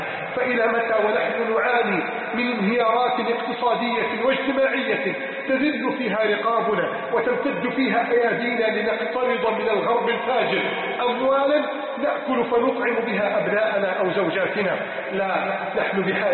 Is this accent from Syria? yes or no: no; Egypt; بلدنا مصر